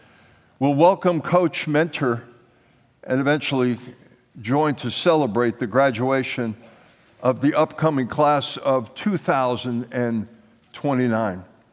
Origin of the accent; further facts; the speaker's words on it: New York, United States; We're both from New York. I recognized her accent. She recognized my accent.